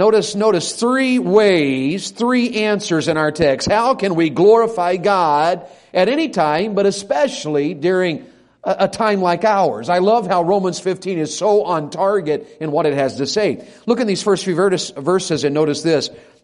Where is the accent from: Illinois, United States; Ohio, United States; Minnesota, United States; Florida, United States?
Florida, United States; And I said, well, actually, I'm from Florida, but I'm traveling and preaching. I'm an evangelist.